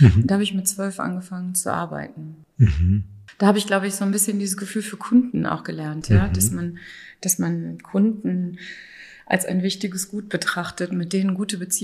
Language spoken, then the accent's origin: German; North Rhine-Westphalia, Germany; habe dann in meiner Heimatstadt, kleiner Ort in Ostwestfalen-Lippe, gelebt